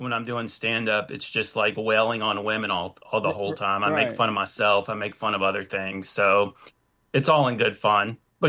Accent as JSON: {"language": "English", "town": "Houston", "region": "Texas", "country": "United States", "said": "Houston, Texas. Oh, okay. Texas. Yeah, it's hot down here, so everyone's constantly in a bad mood."}